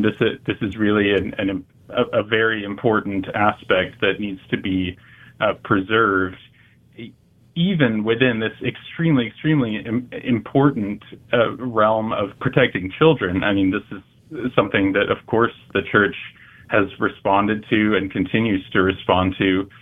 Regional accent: Missouri, United States; one of them being my home state of Missouri, unfortunately.

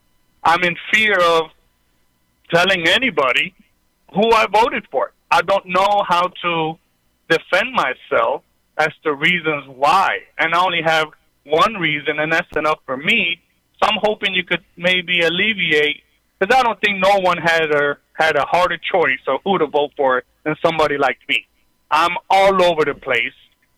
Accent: Puerto Rico; now in United States; I'm Puerto Rican, born and raised in Puerto Rico. My parents are Puerto Rican. I've been in the States now, over 40 years.

